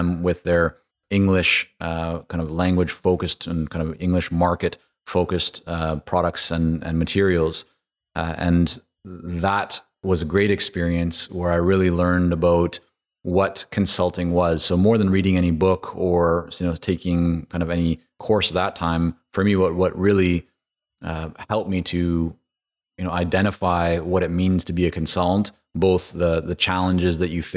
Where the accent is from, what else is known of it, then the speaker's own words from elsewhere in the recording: Vancouver, British Columbia, Canada; English is a second language; also born or lived in Toronto, Canada / Israel; Came back to Canada next to Vancouver, where I didn't speak English.